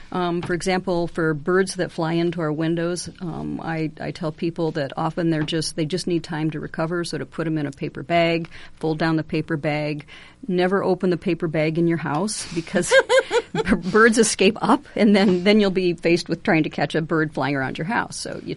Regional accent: Ames, Iowa, United States; I was born and raised here in Ames, and so was my dad. So Isaac Walton was important to our family when I was young

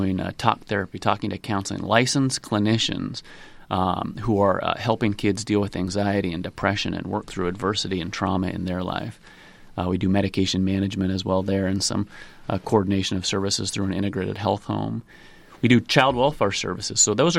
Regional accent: Nevada, United States; So you think that's the size of my hometown, Nevada, where I grew up.

